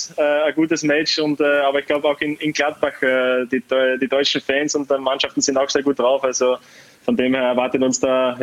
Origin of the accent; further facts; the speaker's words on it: Austria; also als Österreicher ist es immer das Ziel, dass man in der A-Nationalmannschaft spielen darf.